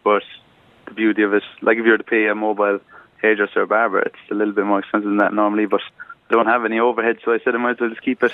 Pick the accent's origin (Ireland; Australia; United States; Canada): Ireland; Clonakilty, Munster; now in Dublin, Ireland; I'm from Clonakilty in Cork.